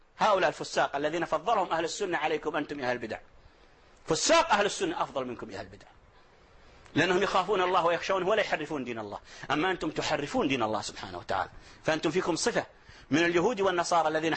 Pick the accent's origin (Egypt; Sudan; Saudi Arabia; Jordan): Saudi Arabia; عندنا في السعودية